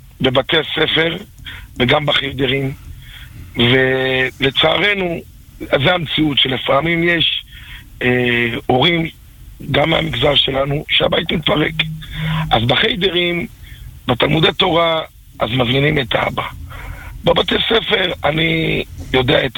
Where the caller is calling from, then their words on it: Central District, Israel; אני מאזור המרכז.